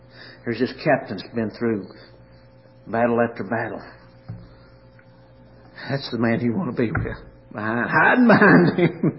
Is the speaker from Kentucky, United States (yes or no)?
yes; Kentucky, United States; And you see, I'm from Kentucky.